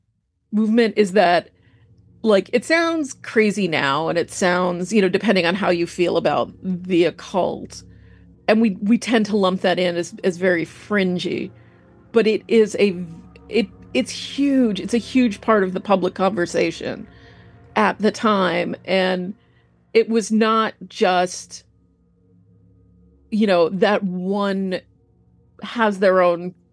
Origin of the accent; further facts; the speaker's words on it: New York City, New York, United States; I'm from New York City proper, so it's all upstate to me